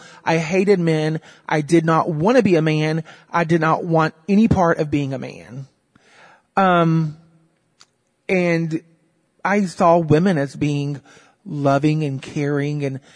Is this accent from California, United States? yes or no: no; Arkansas, United States; born there; I was born into a very dysfunctional family in the South. Actually, I was born in Arkansas, so it's the real South.